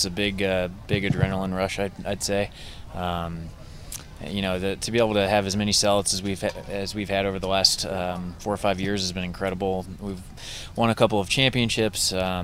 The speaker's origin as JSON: {"language": "English", "town": "Kansas City", "region": "Missouri", "country": "United States", "tie": "born or raised there", "said": "Yeah, it's growing up in Kansas City, soccer's pretty big around here."}